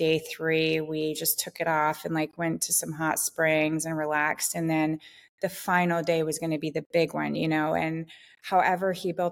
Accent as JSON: {"language": "English", "region": "Vermont", "country": "United States", "tie": "born or raised there", "said": "the Green Mountains are sort of in between where I grew up in the Vermont area."}